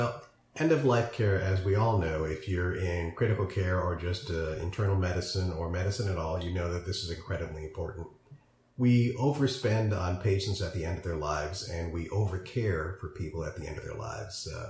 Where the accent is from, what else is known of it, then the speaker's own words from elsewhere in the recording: Newtown, Connecticut, United States; also born or lived in India; growing up in a small, previously unknown but now infamous Newtown, Connecticut, I spent most of my adolescence and childhood around other